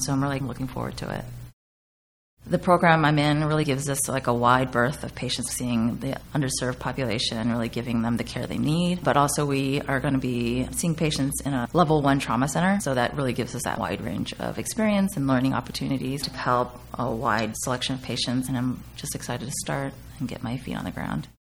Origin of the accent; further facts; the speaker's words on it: Buffalo, New York, United States; I grew up in Buffalo, New York. Went to med school at SUNY Upstate in Syracuse.